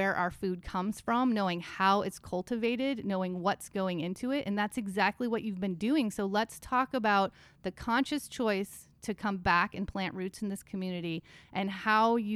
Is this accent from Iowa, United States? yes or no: yes; Iowa, United States; And I have always been so unbelievably proud to say that I'm from Iowa. I love telling people, yeah, I'm a country girl and I'm a city girl.